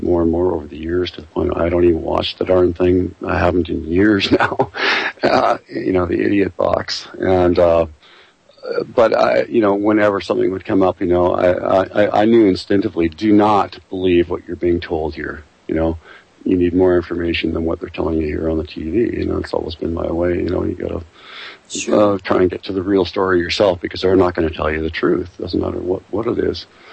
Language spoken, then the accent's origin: English; Canada; Well, I was born and raised in Canada, but that doesn't make me any less German. My family history in Germany goes back a long, long ways.